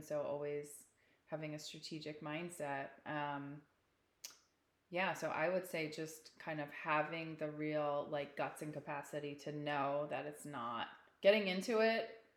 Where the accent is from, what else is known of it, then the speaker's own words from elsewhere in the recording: New Providence, New Jersey, United States; I grew up in New Providence, so that's how I knew the area